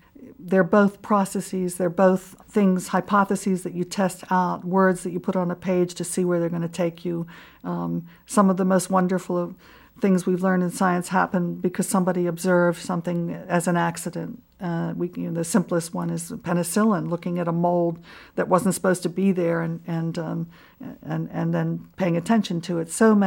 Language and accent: English; United States; I suppose, being an American, we always think things will get better.